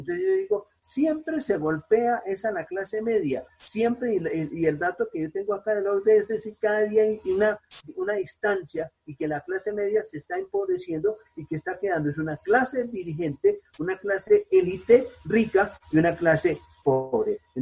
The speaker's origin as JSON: {"language": "Spanish", "country": "Colombia", "said": "Uno como colombiano, como ciudadano del común, uno paga impuestos"}